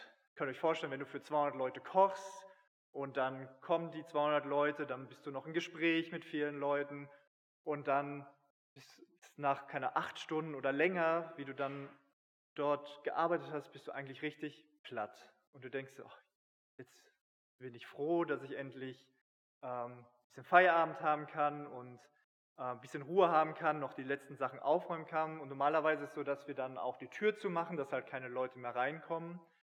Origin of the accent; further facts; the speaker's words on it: Plettenberg, North Rhine-Westphalia, Germany; moved away as an adult; also born or lived in Kenya / Athens, Greece; ich bin ursprünglich, komme ich hier aus Plettenberg vom Amfelde